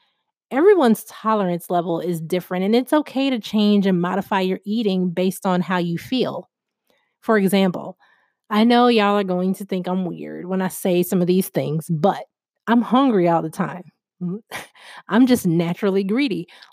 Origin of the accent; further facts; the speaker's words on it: Chicago, Illinois, United States; So, I honestly hate being cold because I'm from Chicago.